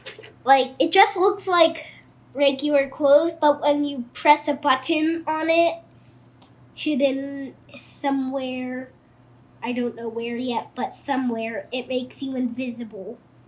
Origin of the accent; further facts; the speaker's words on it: New York City, New York, United States; now in St. Louis, United States; I'm from New York, New York City. I'm 7. I don't live in New York City. I live in St. Louis.